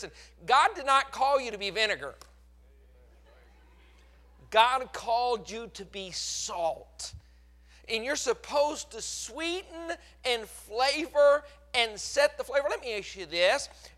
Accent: Colorado, United States; And I grew up in Colorado, so I know what I'm talking about.

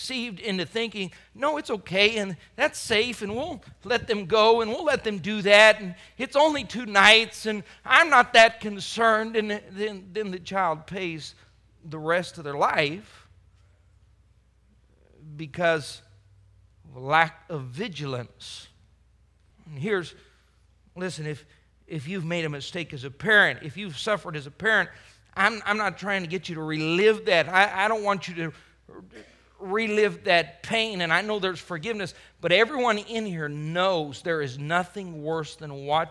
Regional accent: Colorado, United States; I was a young man. We were growing up in Colorado.

